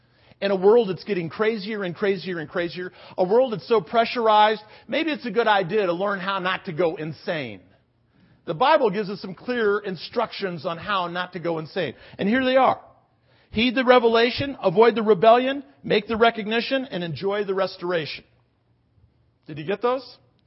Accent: United States; Well, I'm an American.

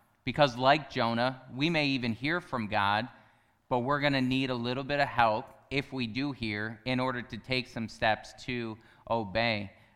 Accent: Pennsylvania, United States; So if you don't know, I grew up in Pennsylvania outside of a town that's about 10,000 people.

